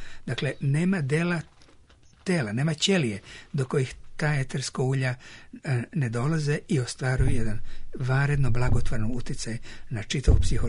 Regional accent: Serbia; mi iz Srbije smo plaćali negde oko 700 dolara.

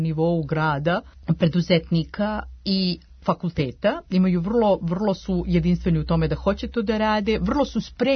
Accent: Užice, Zlatibor District, Serbia; Moje Užice, moj rodni grad je i znamo i sami u kakvoj situaciji.

